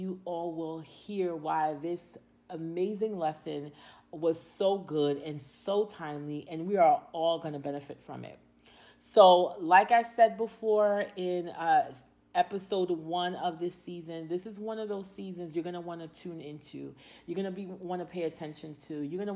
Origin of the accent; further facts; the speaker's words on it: New York, United States; I'm from New York. So when I see another New Yorker, I can identify them either by their accent